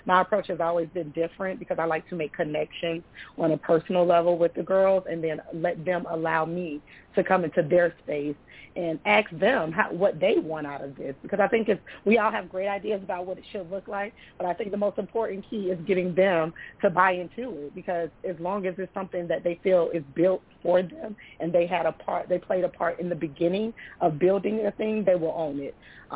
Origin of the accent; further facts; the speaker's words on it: Riviera Beach, Florida, United States; So, you know, growing up in Riviera Beach, I mean, we had programs as a child